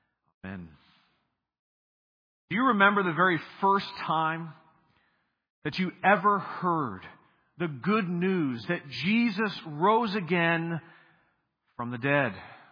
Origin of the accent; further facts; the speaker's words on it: Florida, United States; Now, I am from Florida, which has the most lightning strikes of any state in the country, 20% more than second place Louisiana.